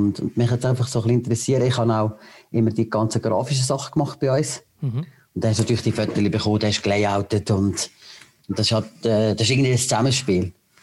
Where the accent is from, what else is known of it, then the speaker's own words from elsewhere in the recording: Lucerne, Switzerland; Also eigentlich bin ich ja Luzerner.